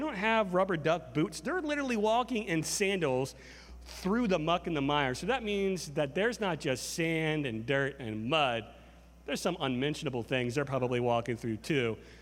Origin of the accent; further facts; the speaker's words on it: the South, United States; You know, where I grew up in the South, everybody's Mr. and Mrs., even if they're younger than you.